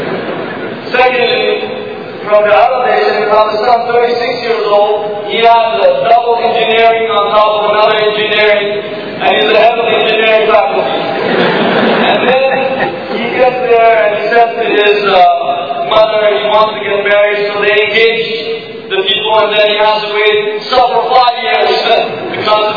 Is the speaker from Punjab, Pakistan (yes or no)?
no; Karachi, Sindh, Pakistan; born there; And I have all right to say that I was born in Karachi.